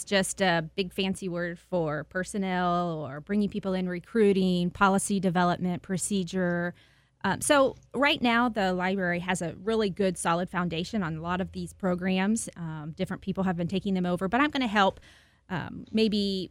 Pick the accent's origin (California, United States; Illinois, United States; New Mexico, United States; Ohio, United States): Ohio, United States; Sunbury; Well, I grew up in Sunbury. I still live there with my husband and 15-year-old son.